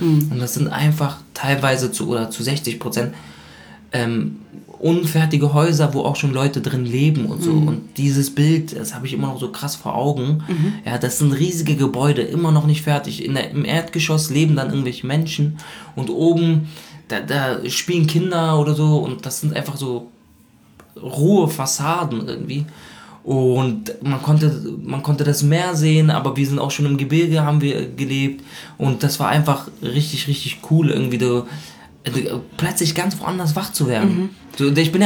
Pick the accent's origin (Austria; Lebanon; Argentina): Lebanon; South Governorate; Und wir kommen aus dem Süden.